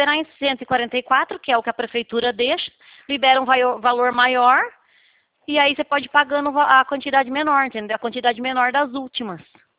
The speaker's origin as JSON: {"language": "Portuguese", "town": "Araras", "region": "São Paulo", "country": "Brazil", "said": "Eu fico na cidade de Leme, né? Como a gente consegue formalizar tudo isso? Eu sou de Araras"}